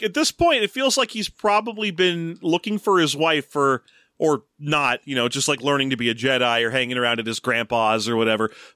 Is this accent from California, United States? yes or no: yes; Torrance, California, United States; there was a pet store in the mall near where I grew up in Torrance